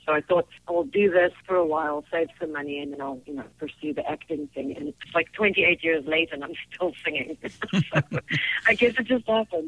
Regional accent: South Africa; I think growing up in South Africa really molded me into the woman I am today.

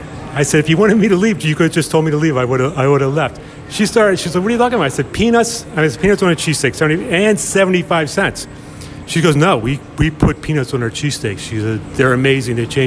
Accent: Pennsylvania, United States; I mean, I grew up in Delco.

